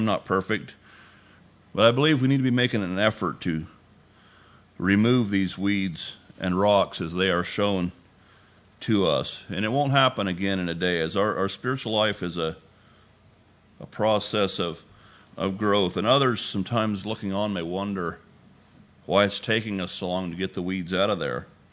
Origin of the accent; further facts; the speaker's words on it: Oregon, United States; I've seen it growing up in Oregon.